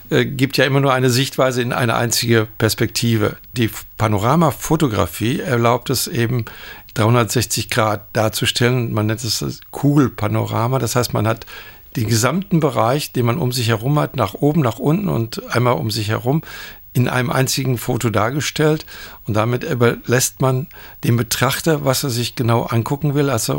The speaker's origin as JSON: {"language": "German", "town": "Bochum", "region": "North Rhine-Westphalia", "country": "Germany", "said": "Ich bin aus Deutschland, aus Bochum im Ruhrgebiet"}